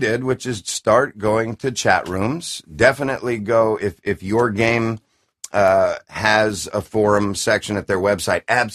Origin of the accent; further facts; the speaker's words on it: Oakland, California, United States; I'm from the East Oakland. I am from the ghetto and I feel a lot safer any part of Bahrain than I ever did in my hometown.